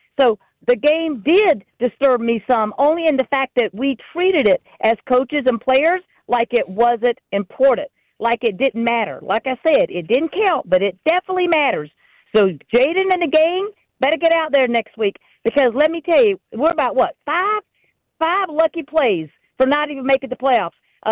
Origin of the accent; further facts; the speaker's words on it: Rocky Mount, North Carolina, United States; I am on Highway 95, about 20 miles north of my hometown of Rocky Mount.